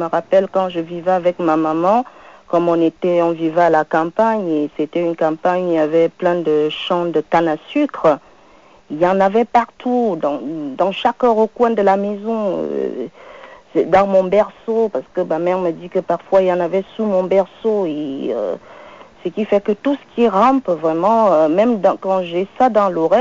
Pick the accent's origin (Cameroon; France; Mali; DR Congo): Cameroon; Non, je suis camerounaise.